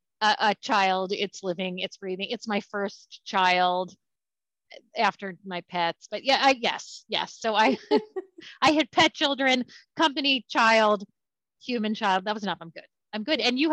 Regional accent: Baltimore, Maryland, United States; now in Massachusetts, United States; I'm not from here. I grew up in Baltimore, Maryland

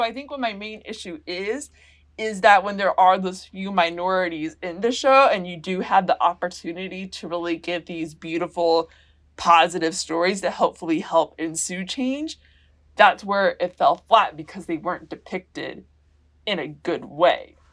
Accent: Georgia, United States; like I'm from Georgia, which isn't the most diverse place in the world.

